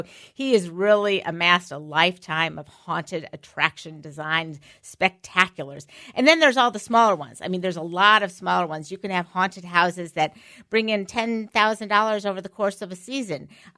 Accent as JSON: {"language": "English", "region": "Missouri", "country": "United States", "tie": "born or raised there", "said": "So like I grew up in Missouri near Six Flags."}